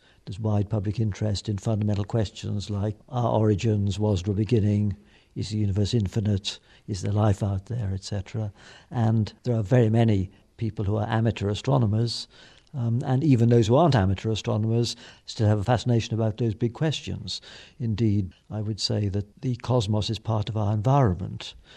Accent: Shrewsbury, West Midlands, United Kingdom; Well, I come from Shrewsbury

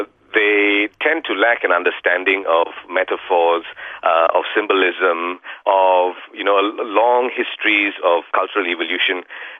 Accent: Kuala Lumpur, Malaysia; I mean, I was born in Kuala Lumpur. I was bred and raised here. I went to study in the UK, but, you know, Kuala Lumpur has always been my base.

